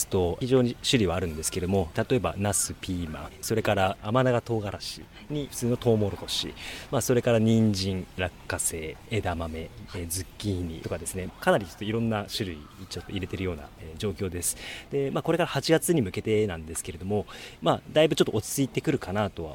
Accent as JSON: {"language": "Japanese", "town": "Odawara", "region": "Kanagawa", "country": "Japan", "tie": "born or raised there", "said": "私もともと小田原市の下曽我という地域の出身で、私の実家の周りが梅林があるところなんですよね。"}